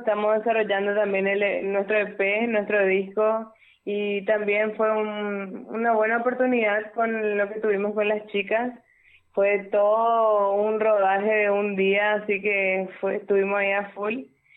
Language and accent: Spanish; Ciudad del Este, Alto Paraná, Paraguay; Nosotros somos de Ciudad del Este